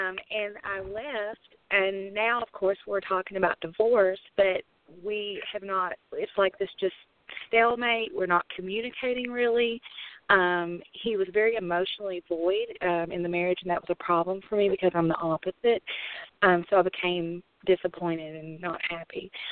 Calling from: Kentucky, United States; I'm calling from Kentucky.

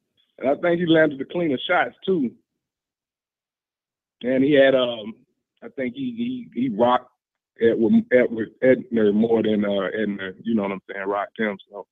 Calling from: Louisiana, United States; from Louisiana.

